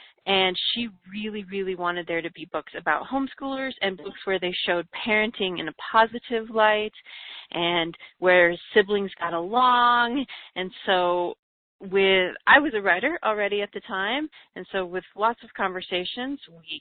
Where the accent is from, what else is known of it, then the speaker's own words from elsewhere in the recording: Illinois, United States; I lived on the Mississippi River growing up, and so I lived on the Illinoi